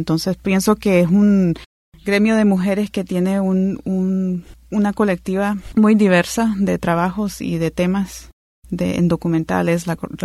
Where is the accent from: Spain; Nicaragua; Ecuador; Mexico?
Nicaragua; comenzó con mi inquietud como nicaragüense de no saber mucho sobre el cine nacional.